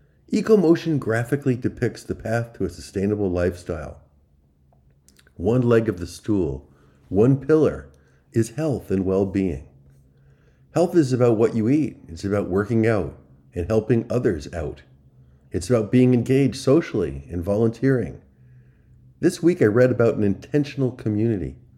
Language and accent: English; New York, United States; Hey, I grew up on Long Island and know my Levittowns and their developments of cookie-cutter homes.